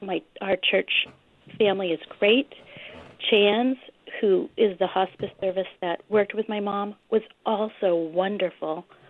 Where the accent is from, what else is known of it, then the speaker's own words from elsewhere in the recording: Bath, South West England, United Kingdom; Hi. I'm from Bath